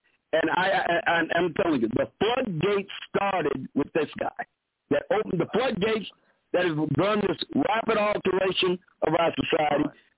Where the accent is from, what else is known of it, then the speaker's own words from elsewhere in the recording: Chicago, Illinois, United States; moved away as an adult; I'm an expatriate from Chicago. I left Chicago in 2008. I'm a retired state policeman in Illinois, and I saw my handwriting on the wall. I had to get out.